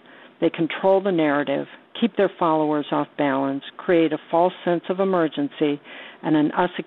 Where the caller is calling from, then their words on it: Kensington, Maryland, United States; I'm calling from Kensington, Maryland.